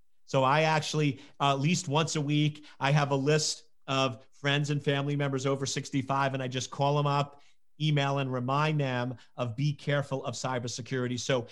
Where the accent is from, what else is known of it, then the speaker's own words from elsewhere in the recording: Scotland, United Kingdom; I'm Scottish, so we call her Nana.